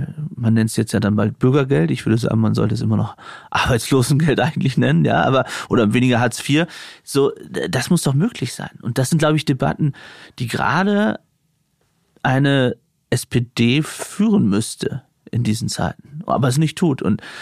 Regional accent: Aurich, Lower Saxony, Germany; Aber ich kann über aus Friesland reden. Aber es ist, also auch da hat sich das Stadtbild in meiner Heimatstadt Aurich zum Beispiel verändert.

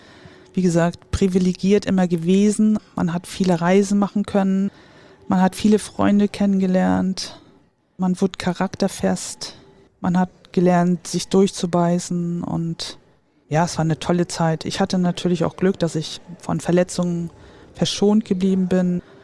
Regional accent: Rostock, Mecklenburg-Vorpommern, Germany; now in Buxtehude, Germany; weil für mich ist Rostock immer noch meine Heimat. Und in Buxtehude wohne ich schon lange und fühle mich halt sehr wohl dort.

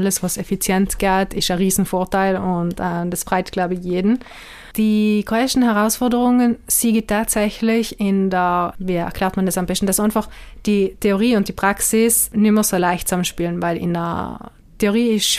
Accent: Trentino-Alto Adige, Italy; bei uns in Südtirol kennt jeder, der einen kennt

